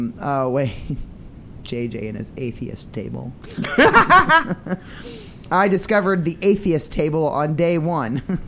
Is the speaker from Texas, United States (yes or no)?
yes; Texas, United States; I grew up in Texas, don't ask me.